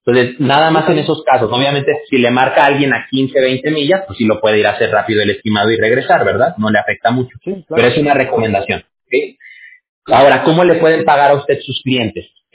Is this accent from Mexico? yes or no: yes; Mexico; decimos allá en México, de donde yo soy